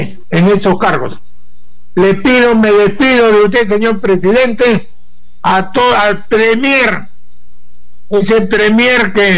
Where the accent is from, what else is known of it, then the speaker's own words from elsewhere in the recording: Peru; Somos peruanos, por eso le hablo a usted